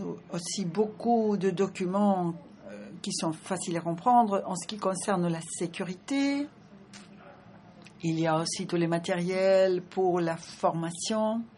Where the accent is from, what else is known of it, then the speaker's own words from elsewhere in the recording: Nigeria; je viens du Nigeria.